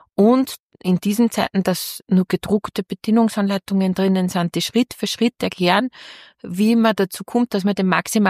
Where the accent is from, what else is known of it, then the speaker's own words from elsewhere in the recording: Upper Austria, Austria; Und ich komme aus Müllviertel und da sagt man, scheiß da nichts, dann fährt da nichts.